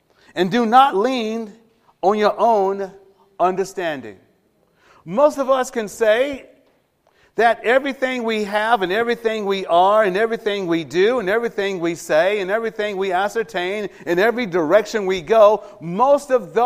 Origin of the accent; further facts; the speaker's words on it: Los Angeles, California, United States; But I grew up in the Jordan Down housing projects in the smack middle of the Watts. I remember the Watts riots.